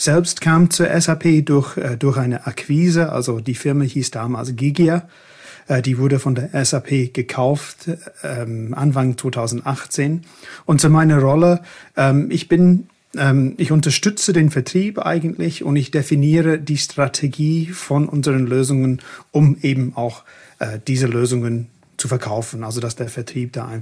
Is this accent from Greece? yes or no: no; England, United Kingdom; German is a second language; Ihr hört es vielleicht, ich bin Engländer.